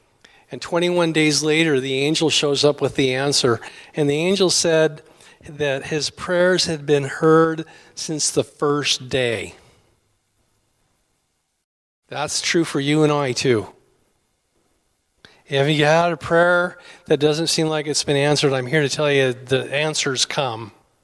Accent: Tri-Cities, United States; I'm from the Tri-Cities, and I pastor at a little dinky church up there

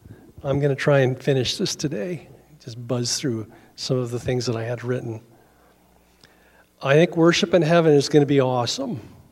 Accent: Astoria, United States; When we remember this Baptist church I grew up in Astoria, I don't remember their new name.

